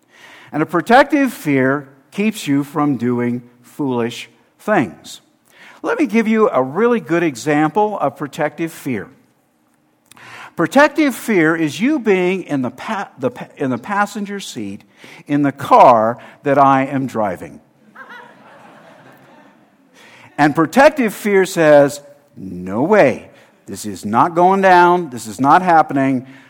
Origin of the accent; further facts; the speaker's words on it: California, United States; I grew up in Southern California. We were always near the ocean. Didn't live on the ocean, but we were always near it.